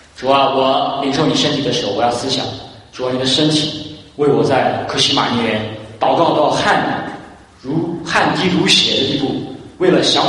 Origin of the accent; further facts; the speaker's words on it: Northeast China, China; 我们东北人是比较豪放的，也比较勇敢的，甚至你们有些东北人都不怕死